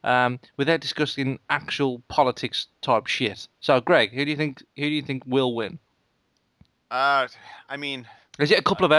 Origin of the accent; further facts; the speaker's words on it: United Kingdom; As a British person, right, who's not afraid to sit on the fence